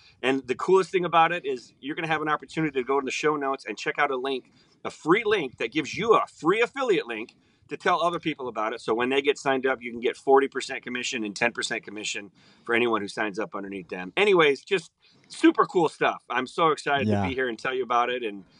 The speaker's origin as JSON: {"language": "English", "town": "Omaha", "region": "Nebraska", "country": "United States", "tie": "born or raised there", "said": "I grew up in Omaha, Nebraska, and I had cornfields everywhere around me, and all my buddies were farmers"}